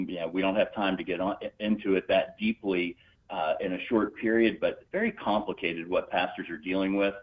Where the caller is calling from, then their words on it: Winston-Salem, North Carolina, United States; I am located in the big city of Winston-Salem, North Carolina. That's headquarters for our ministry.